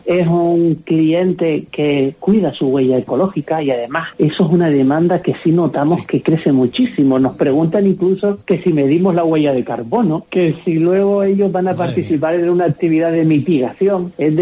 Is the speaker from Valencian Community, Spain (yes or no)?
no; Canary Islands, Spain; soy canario